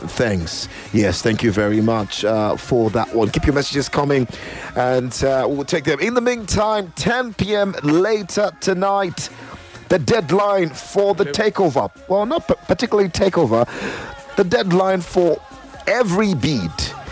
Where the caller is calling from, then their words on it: Akute, Ogun, Nigeria; from Akute.